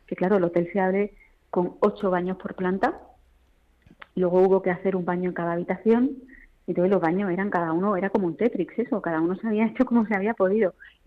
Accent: Granada, Andalusia, Spain; now in Madrid, Spain; Yo que soy de Granada, siempre, antes de trabajar aquí, siempre me pareció que este hotel es puro Madrid.

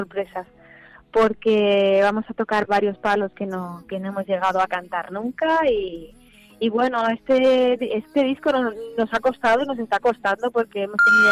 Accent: Seville, Andalusia, Spain; yo ya estoy aquí, mi tierra, que soy de Sevilla.

